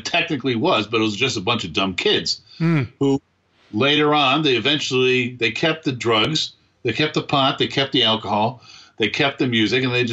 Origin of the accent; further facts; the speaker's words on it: Buffalo, New York, United States; Growing up in Buffalo, there was a strong sense of this.